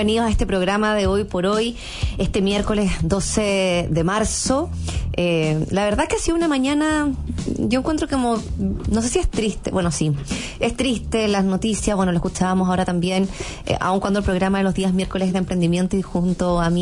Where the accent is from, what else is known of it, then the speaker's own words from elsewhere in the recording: Chile; los únicos que están viendo sus vidas afectadas somos nosotros, los chilenos.